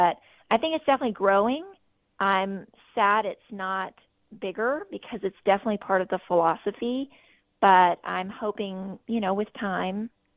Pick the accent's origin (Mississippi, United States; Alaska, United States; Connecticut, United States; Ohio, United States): Mississippi, United States; moved away as an adult; now in Washington, United States; I'm from the South, so definitely not the vegan culture down in Mississippi where I'm from. But I grew up down there and I went to college in Mississippi at the University of Mississippi, and I moved to D.C. Right after college